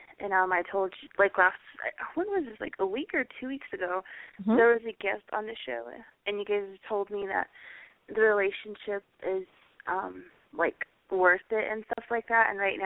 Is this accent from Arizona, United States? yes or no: yes; Arizona, United States; No, it's actually north of Phoenix. I'm not sure if you know Sedona and Flagstaff.